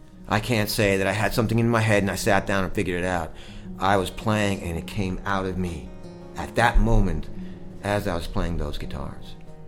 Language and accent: English; Bethlehem, Pennsylvania, United States; moved away as an adult; now in Pocatello, United States; when I started moving from Bethlehem, Pennsylvania, my hometown, after I graduated from Kutztown, to Pocatello, Idaho.